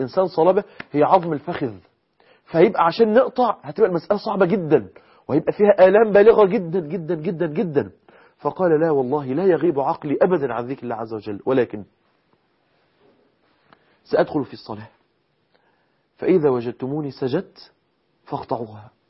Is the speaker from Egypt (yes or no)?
yes; Egypt; طبعا احنا معروف عندنا في مصر ان في ليلة البناء بيقعد اسبوع 10 أيام